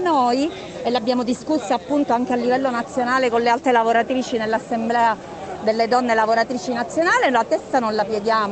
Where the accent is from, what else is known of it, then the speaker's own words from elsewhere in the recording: Palermo, Sicily, Italy; vengo da Palermo.